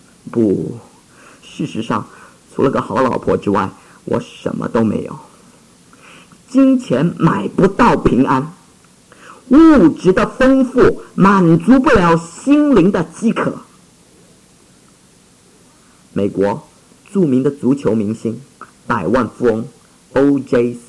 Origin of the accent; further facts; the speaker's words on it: Taiwan; 大概是跟我小时候在台湾受的教育有关吧